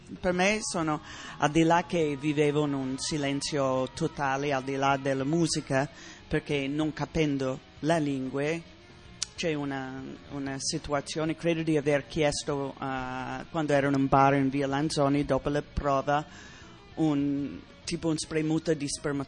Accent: New York, United States; Italian is a second language; moved away as an adult; also born or lived in San Francisco; now in Italy; sono venuta in Italia seguendo una storia d'amore. Io sono cresciuta a New York, sono cresciuto fra il teatro di Broadway

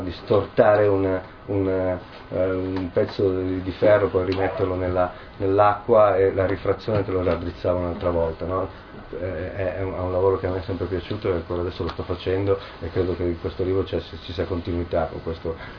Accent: Milan, Lombardy, Italy; forse perché sono anche di Milano

